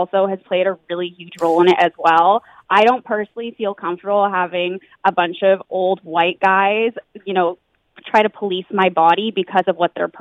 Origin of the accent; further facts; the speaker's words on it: Vancouver, British Columbia, Canada; now in Los Angeles, United States; So I'm from Vancouver originally and I moved to Los Angeles